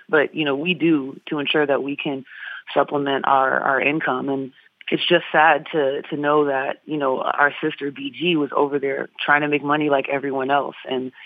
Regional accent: Houston, Texas, United States; We're both from Houston, so there's definitely a shared upbringing between the two of us.

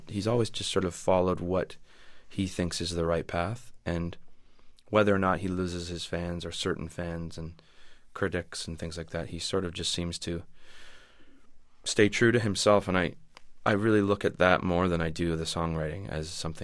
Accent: Canada; I think it's still sort of in your DNA as a Canadian singer-songwriter.

